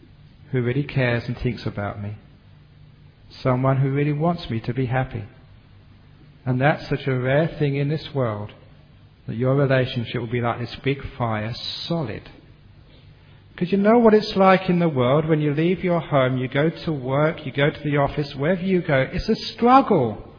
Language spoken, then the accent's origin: English; England, United Kingdom; because being an Englishman I like chips.